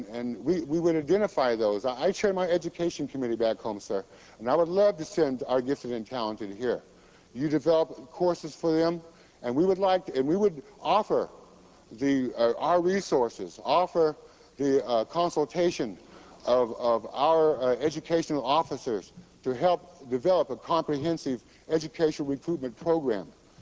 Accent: Oklahoma, United States; I'm from Oklahoma, but I wouldn't be from Oklahoma if your ancestors hadn't ran my people out of Illinois. We would still be from Illinois.

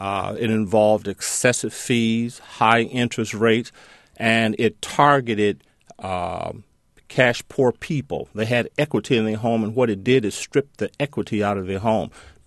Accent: Waukegan, Illinois, United States; Early on, when I was raised up in Waukegan, Illinois, at Shiloh Baptist Church, my wife and I, we both grew up in the same church

